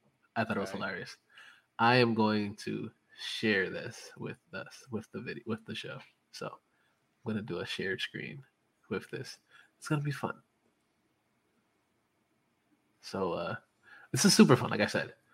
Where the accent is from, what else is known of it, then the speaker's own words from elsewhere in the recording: Bronx, New York, United States; Because, of course, I'm from the Bronx, so who the fuck plays cornhole in the Bronx?